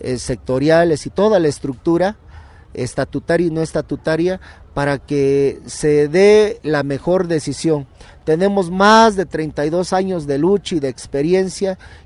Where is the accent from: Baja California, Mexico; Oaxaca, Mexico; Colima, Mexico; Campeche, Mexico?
Oaxaca, Mexico; participamos como maestro oaxaqueño